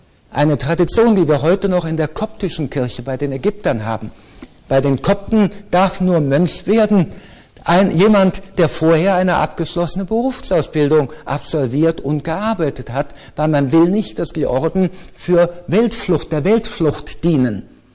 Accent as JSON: {"language": "German", "town": "Düsseldorf", "region": "North Rhine-Westphalia", "country": "Germany", "said": "Ich bin ja selber Düsseldorfer"}